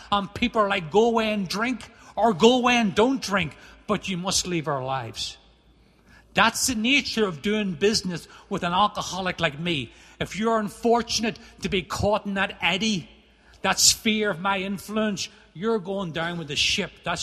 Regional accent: Northern Ireland, United Kingdom; accent: Irish; now in United States; growing up in Northern Ireland, and I've experienced every form of drinking

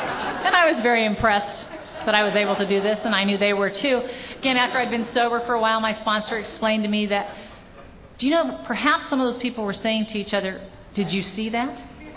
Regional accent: Venice, California, United States; I grew up in Venice

